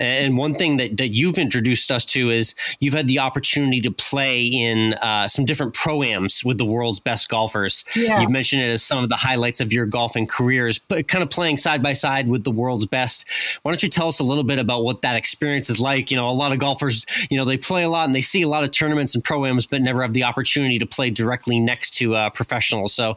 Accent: Massachusetts, United States; know, growing up, I volunteered at a tournament that he was playing in for the PGA Tour Champions near my hometown in Massachusetts.

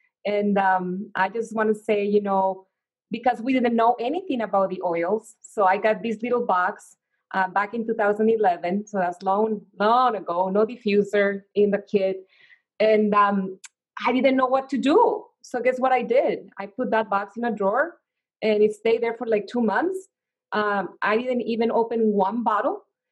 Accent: Mexico; English is a second language; now in Minnesota, United States; I'm from Mexico, and you know, I'm married to Steven. So I came to live to Minnesota.

